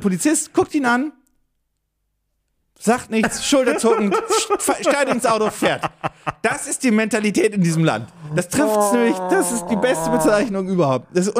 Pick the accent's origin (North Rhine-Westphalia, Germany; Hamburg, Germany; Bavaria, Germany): Hamburg, Germany; ich komme aus Hamburg